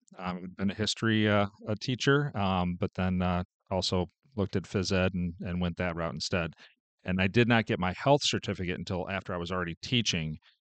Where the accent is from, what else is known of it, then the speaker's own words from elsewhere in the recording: Rochester, New York, United States; Originally from upstate New York, I grew up in Rochester. So it's between Buffalo and Syracuse on Lake Ontario.